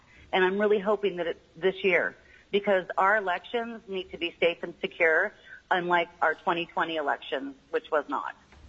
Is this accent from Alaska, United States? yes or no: yes; Fairbanks, Alaska, United States; I'm from Fairbanks.